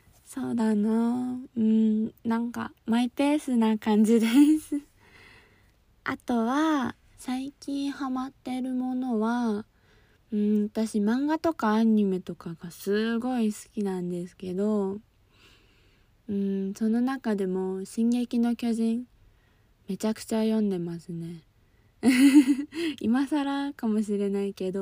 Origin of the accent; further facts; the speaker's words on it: Fukuoka, Japan; 出身地は福岡で新人声優です。